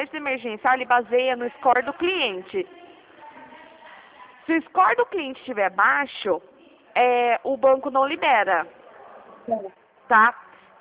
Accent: Piracicaba, São Paulo, Brazil; Eu sou interior de São Paulo, Piracicaba.

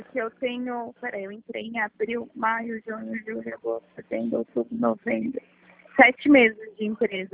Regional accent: Atibaia, São Paulo, Brazil; Eu sou de Atibaia.

